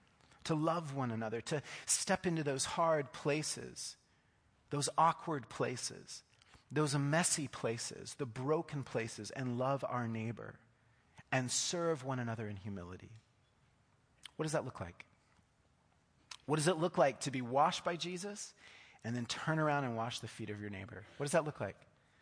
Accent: Oklahoma, United States; My youth group, growing up in Oklahoma, practiced foot washing once a year.

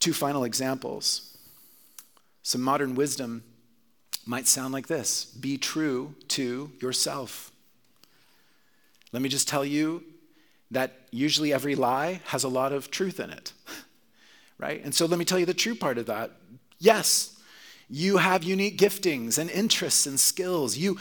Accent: Oklahoma, United States; also born or lived in Texas; I'm a kid who grew up in a very nationalistic world. I was born in Texas, grew up in Oklahoma.

